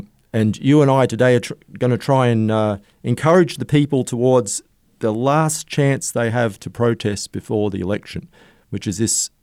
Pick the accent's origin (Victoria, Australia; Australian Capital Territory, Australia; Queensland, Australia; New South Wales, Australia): Queensland, Australia; Gold Coast; So, no, I'm a Queenslander, Gold Coast, born and bred, although I've lived away now and then.